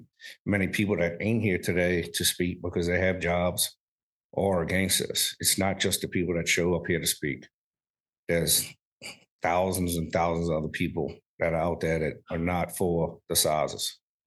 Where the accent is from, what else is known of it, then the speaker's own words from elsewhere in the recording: St. Bernard Parish, Louisiana, United States; I'm born and raised in St. Bernard Parish. Caught my first redfish when I was 4 years old. I am 43 now.